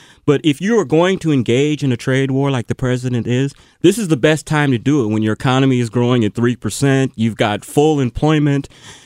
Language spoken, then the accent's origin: English; St. Louis, Missouri, United States; also born or lived in Tyler, Texas; My father was transferred to St. Louis, Missouri in 1968. I'm a Texan.